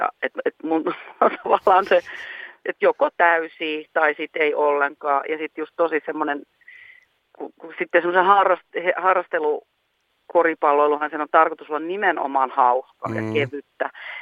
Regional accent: Forssa, Tavastia Proper, Finland; mä synnyin ja kävin kouluja Forssassa ja Forssa oli silloin ja on edelleenkin aika vahva koripallokaupunki.

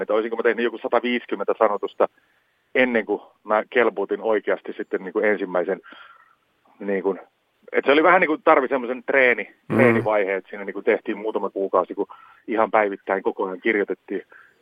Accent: Lappajärvi, South Ostrobothnia, Finland; now in Helsinki, Finland; joka mä oon Lappajärveltä alun perin lähtöisin ja asunut yli 20 vuotta jo Helsingissä

